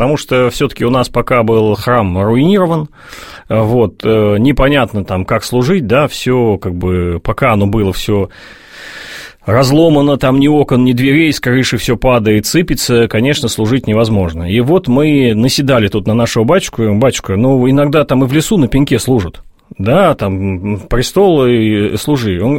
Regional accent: Moscow, Russia; Вообще, я из Москвы. Я в Москве, я IT-предприниматель.

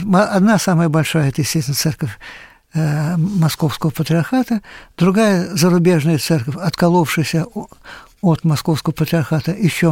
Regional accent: Moscow, Russia; now in Italy; я хотел бы добавить, что я живу в Северной Италии. Это верно, я москвич.

